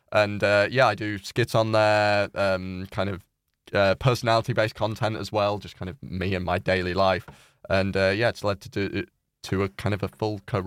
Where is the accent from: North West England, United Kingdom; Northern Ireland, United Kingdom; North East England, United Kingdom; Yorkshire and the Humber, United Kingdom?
Yorkshire and the Humber, United Kingdom; Thirsk; So I grew up in Thirsk. All my family's from Thirsk. But I went to sixth form in York. I went to Bootham.